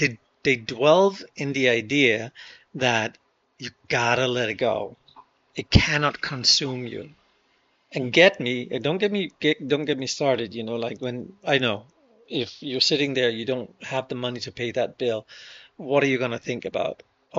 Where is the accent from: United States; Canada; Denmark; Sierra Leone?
Denmark; first language Danish; English is a second language; I speak Danish perfectly. Of course I don't. And that's my mother tongue. I speak it very well. I speak it good. I speak it naturally. I wouldn't say I'm an expert in Danish. You know, even English, which is my second language